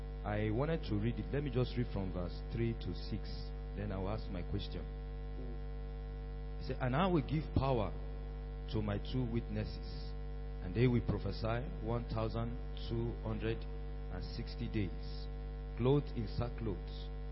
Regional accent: Bauchi, Nigeria; from Bauchi.

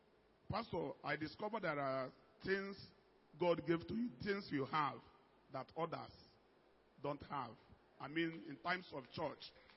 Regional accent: Bayelsa, Nigeria; I'm from Bayelsa.

